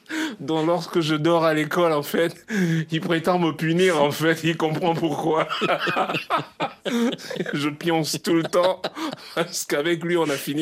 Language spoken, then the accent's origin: French; Douala, Littoral, Cameroon; quand j'ai grandi à Douala